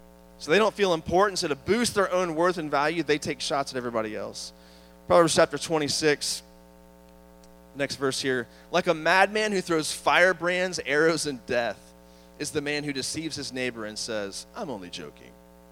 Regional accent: East Coast, United States; I grew up on the East Coast. We had a lot of seafood on the East Coast

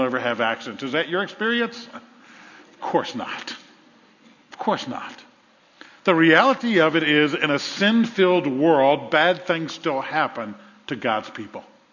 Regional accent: New Orleans, Louisiana, United States; We grew up in New Orleans, as you know, and it's 5 feet below sea level in some of the areas.

